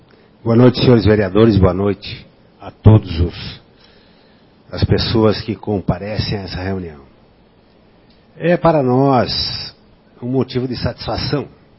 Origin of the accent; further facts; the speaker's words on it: Soledade, Rio Grande do Sul, Brazil; Eu sou gaúcho de Soledade, no Rio Grande do Sul.